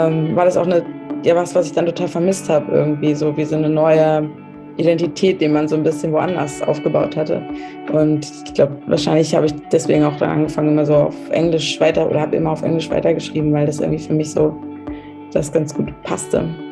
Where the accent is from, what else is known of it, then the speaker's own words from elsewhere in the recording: Germany; wo ich aufgewachsen bin in Deutschland